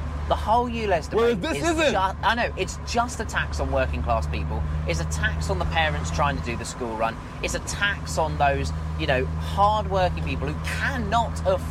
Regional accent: Harrow, London, United Kingdom; I live in Harrow. I was born in Harrow. Yeah. I've grown up in Harrow.

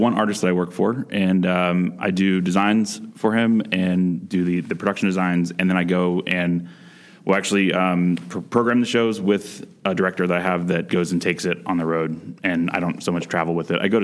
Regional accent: Orlando, Florida, United States; then became a technical director at a lighting company in my hometown, Orlando.

